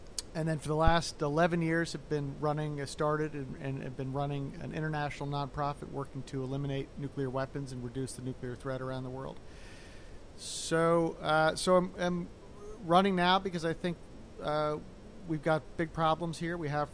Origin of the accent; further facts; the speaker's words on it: Providence, Rhode Island, United States; I grew up here in Providence and helped to start City Year